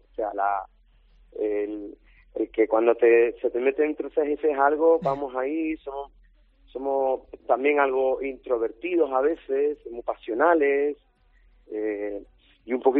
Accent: Andalusia, Spain; accent: Andalusian; now in Madrid, Spain; muy orgulloso de mi acento, de vivir en Madrid

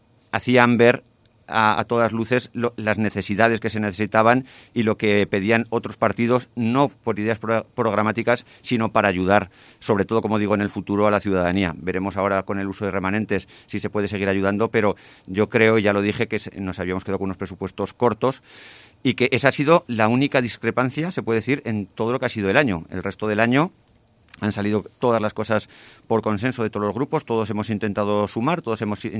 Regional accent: Jaca, Aragon, Spain; todos nos conocemos, somos de Jaca

